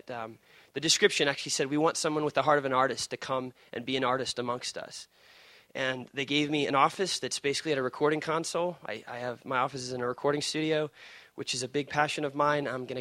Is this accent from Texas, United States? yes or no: no; Illinois, United States; now in Michigan, United States; I grew up in Illinois before I moved here, and I was like, I'm never going to live in Michigan.